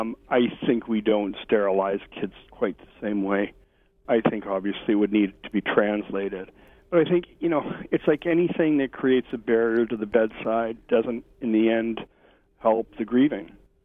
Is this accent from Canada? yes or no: yes; Canada; because we're Canadian, and we'd go fishing up north every year